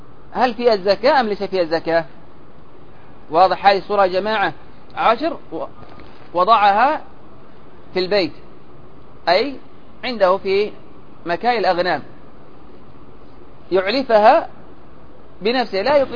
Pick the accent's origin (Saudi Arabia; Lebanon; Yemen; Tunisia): Yemen; Hadramaut; عندنا هنا في اليمن في بعض البادية هنا عندنا في حضرموت